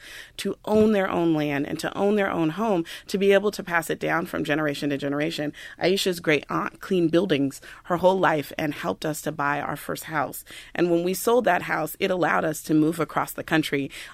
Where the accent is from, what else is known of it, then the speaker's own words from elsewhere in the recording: Oakland, California, United States; also born or lived in Washington, D.C.; So I was born in D.C. I grew up in Oakland. I don't claim Brooklyn.